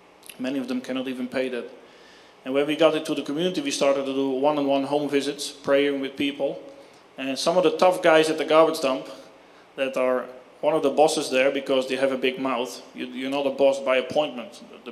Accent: Alabama, United States; I'm from Alabama.

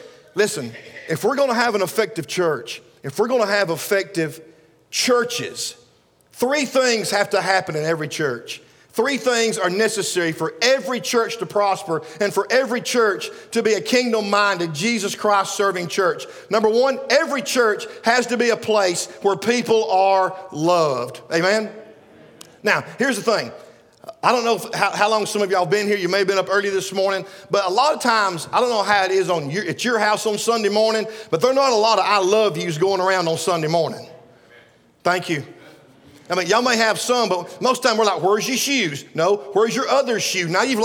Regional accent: Alabama, United States; We're from Sand Mountain. We're in the South. Nobody here says, I love you.

